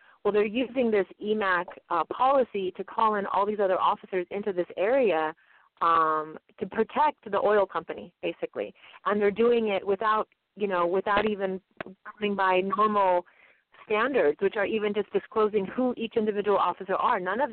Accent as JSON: {"language": "English", "region": "California", "country": "United States", "said": "And I'm from Southern California, and I got into Native American activism about 15 years ago."}